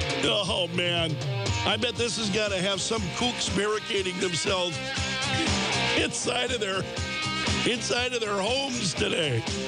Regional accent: Sioux Falls, South Dakota, United States; When I was a kid, I grew up just outside of Sioux Falls, and they were common.

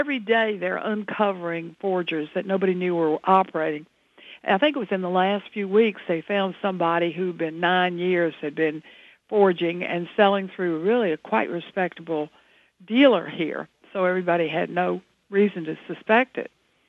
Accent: North Carolina, United States; moved away; that's a little bit autobiographical because I came up from North Carolina

